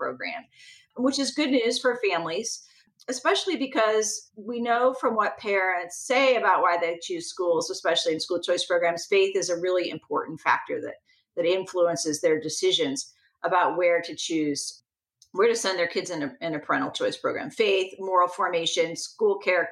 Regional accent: Indiana, United States; the voucher program in my home state of Indiana

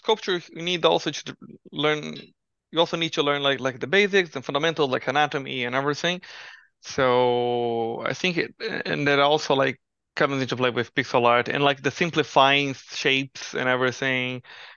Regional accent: Brazil; English is a second language; moved away as an adult; now in Vancouver, Canada; so I'm from Brazil, right, originally. Now I live in Vancouver, but back in Brazil

